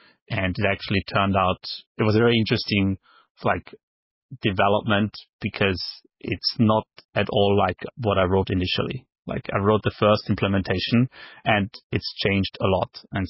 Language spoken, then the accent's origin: English; Vienna, Austria; English is a second language; So I grew up in Austria, actually, and studied computer science in Vienna.